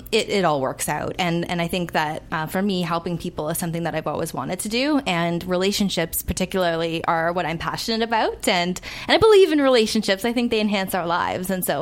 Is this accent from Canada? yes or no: yes; Toronto, Ontario, Canada; I am actually from Toronto.